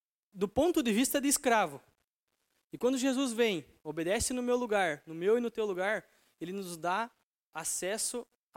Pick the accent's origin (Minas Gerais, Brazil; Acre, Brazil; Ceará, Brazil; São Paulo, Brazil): Acre, Brazil; Rio Branco; E, bom, eu sou de Rio Branco, nunca tive costumes assim, tipo etiqueta.